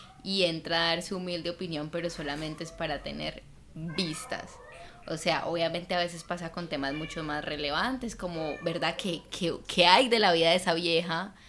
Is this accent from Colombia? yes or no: yes; Bogotá, Colombia; Soy rolo.